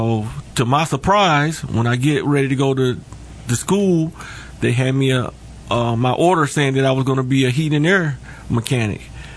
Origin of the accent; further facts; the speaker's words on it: Albion, Michigan, United States; I ended up moving back to Michigan, to my hometown of Albion.